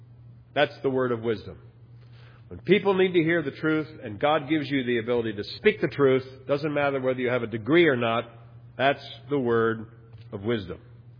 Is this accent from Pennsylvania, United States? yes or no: yes; Philadelphia, Pennsylvania, United States; I grew up in Philadelphia. Heard the … play many, many times.